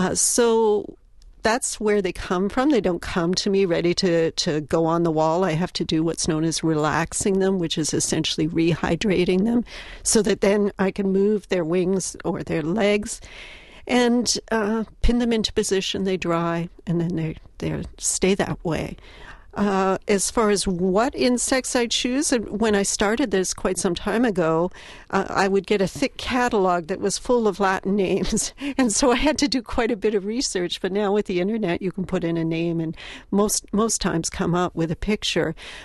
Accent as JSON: {"language": "English", "country": "Canada", "tie": "born or raised there", "said": "I grew up in Canada, which is not dissimilar than Wisconsin"}